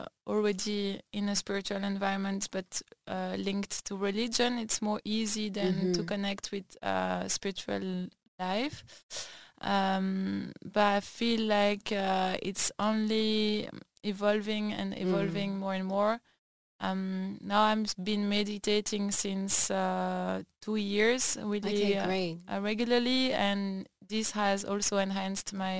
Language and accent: English; Brussels, Brussels-Capital Region, Belgium; I was born in Belgium, in Brussels, and that's also where I grew up. I have lived my whole life in Belgium, only traveled for my studies from time to time, but beside that, that's where I come from.